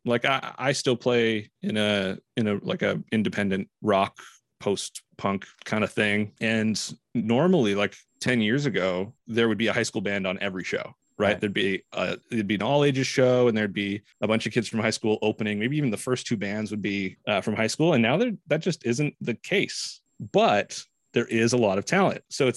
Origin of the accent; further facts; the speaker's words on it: Ontario, Canada; Yeah, you know, we're from Ontario.